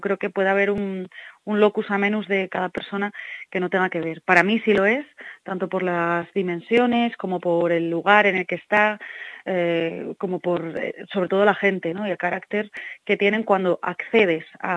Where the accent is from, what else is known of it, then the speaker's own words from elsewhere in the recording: Asturias, Spain; en Asturias, donde ahora resido esta temporada y de donde soy